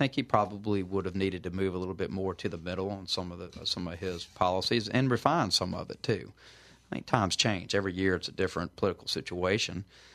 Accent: Baton Rouge, Louisiana, United States; And then, of course, I'm from Baton Rouge

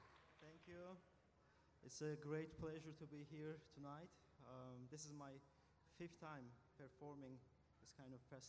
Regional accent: Azerbaijan; So I was born and raised in Azerbaijan. Azerbaijan locates in the shore of Caspian Sea and neighbor with Russia, Iran, Turkey, Armenia, Georgia.

